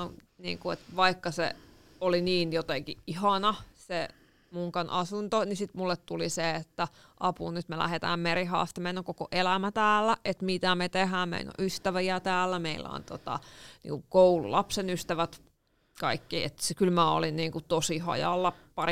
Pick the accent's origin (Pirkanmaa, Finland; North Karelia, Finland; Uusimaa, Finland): Pirkanmaa, Finland; Keikyä; Tuolla mun kotiseudulla Keikyässä ei nouse mikään.